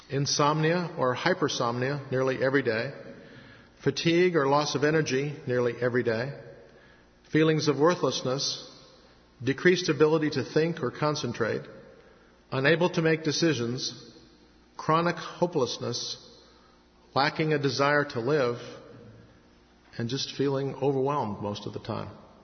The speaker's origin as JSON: {"language": "English", "region": "Midwest", "country": "United States", "said": "Now, I'm from the Midwest. I lived here in the winter of 76, 77."}